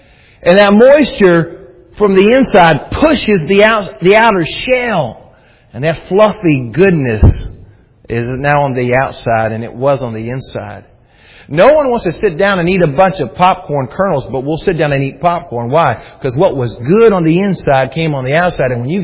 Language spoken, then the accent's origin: English; the South, United States; because I'm from the South